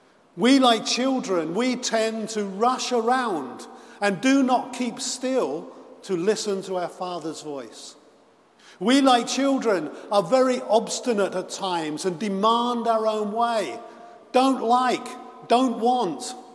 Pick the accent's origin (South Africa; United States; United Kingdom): United Kingdom; England; I'm from England